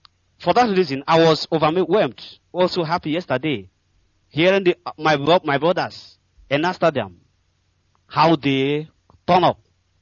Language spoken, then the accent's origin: English; Umurumbe, Enugu State, Nigeria; English is a second language; now in Penang, Malaysia; I'm from Abato in Umurumbe, in Enugu, Biafra land.